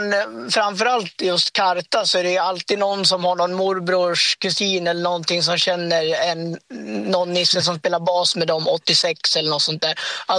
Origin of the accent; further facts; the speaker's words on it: Köping, Västmanland County, Sweden; Säger man till vem som helst att jag är från Köping